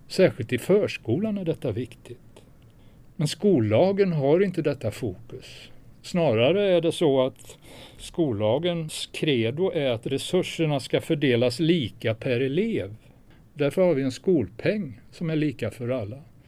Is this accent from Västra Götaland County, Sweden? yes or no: yes; Viskafors, Västra Götaland County, Sweden; Jag växte upp i Viskafors, söder om Borås.